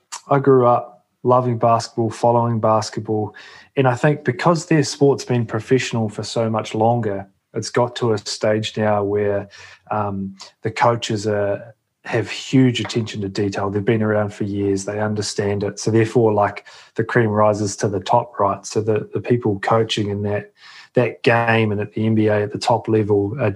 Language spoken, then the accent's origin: English; New Zealand; So I grew up in New Zealand, which is rugby mad. It's a religion. We all play it. We all grow up watching the All Blacks